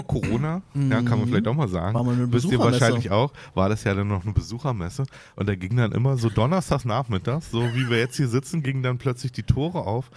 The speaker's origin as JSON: {"language": "German", "region": "Berlin", "country": "Germany", "said": "als Berliner, der oft an der Ostsee ist"}